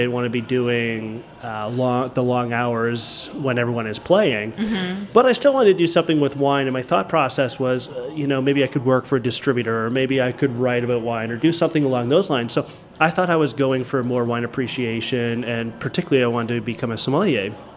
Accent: Ontario, Canada; So I came from the Niagara region, so just over the border, which it's got a substantial wine industry

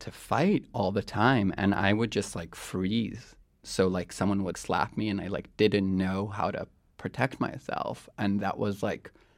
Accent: Israel; Growing up in Israel, Palestine

